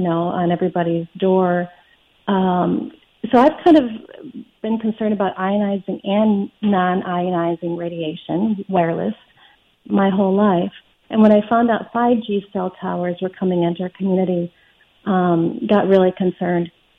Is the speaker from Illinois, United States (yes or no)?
yes; Illinois, United States; And, I grew up in Illinois.